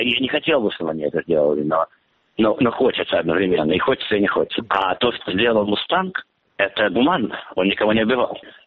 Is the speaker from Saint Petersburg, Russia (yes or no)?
no; Moscow, Russia; moved away; Я как человек из Москвы, не то что соответствуюсь, но да, все-таки я родился в Москве, я там вырос, и как бы моя бывшая родина